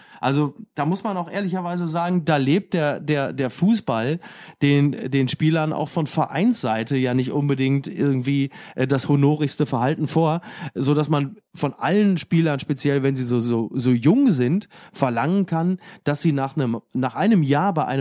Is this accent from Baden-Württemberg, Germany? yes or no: no; Dortmund, North Rhine-Westphalia, Germany; das kann ich als Dortmunder natürlich zuvorderst sagen